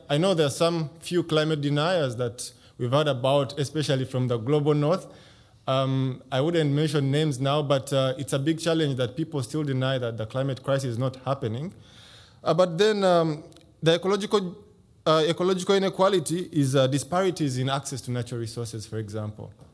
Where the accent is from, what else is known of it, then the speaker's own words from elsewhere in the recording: Uganda; I come from Uganda and I know that our country produces a lot of food, nutritious food.